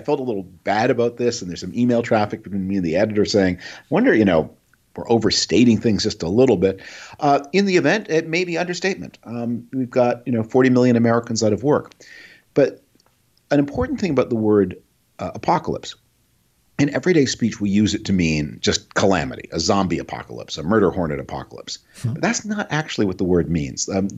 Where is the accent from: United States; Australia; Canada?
Canada; I'm originally from Canada.